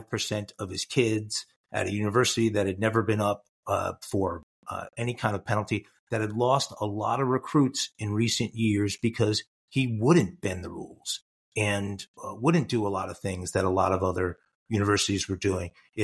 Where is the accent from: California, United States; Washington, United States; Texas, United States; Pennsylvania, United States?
Pennsylvania, United States; I grew up in Pennsylvania. I'm not a fan of the university